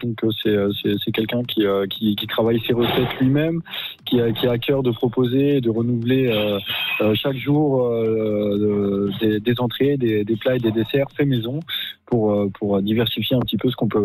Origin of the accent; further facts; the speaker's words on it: Auvergne-Rhône-Alpes, France; moved away as an adult; now in Figeac, France; Eh bien, d'origine, je suis savoyard qui suis venu m'installer dans le Lot 2 ans.